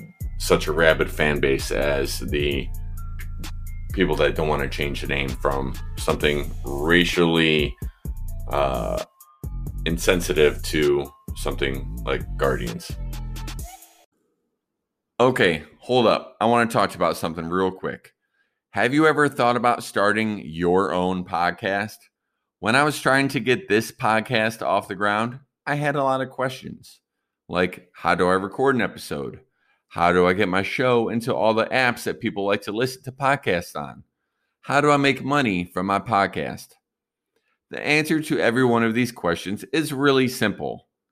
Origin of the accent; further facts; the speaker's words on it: Cleveland, Ohio, United States; a current issue going on here in my hometown, Cleveland, is our baseball team just changed their name